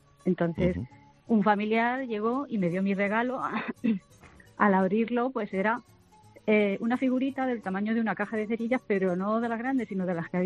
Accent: Albacete, Castilla-La Mancha, Spain; un saludo a María José, que es mi paisana, porque soy de Albacete.

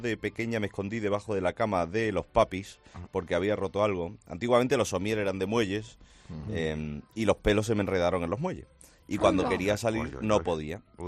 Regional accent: Patagonia, Argentina; me crié en Patagonia, Argentina

